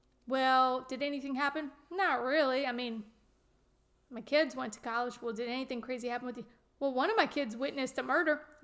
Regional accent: St. Bernard, Louisiana, United States; And it was filmed in my hometown of St. Bernard, Louisiana.

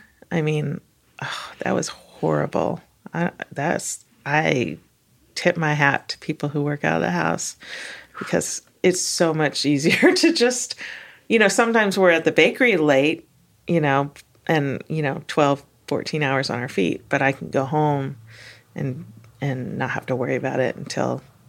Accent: California, United States; As a Californian, we don't tend to talk to strangers so much.

